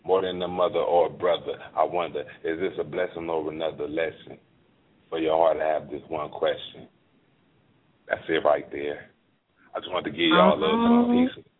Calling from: Oakland, California, United States; I'm calling from Oakland, California.

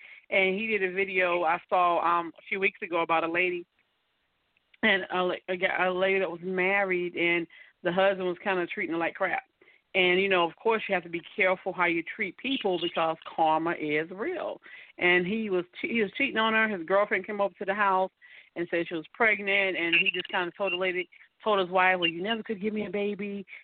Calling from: Atlanta, Georgia, United States; in Atlanta, Georgia, my area.

